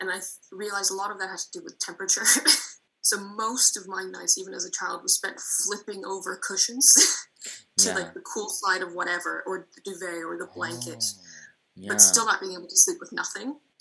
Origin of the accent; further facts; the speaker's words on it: Moscow, Russia; Parts of Russia, and I grew up in Moscow.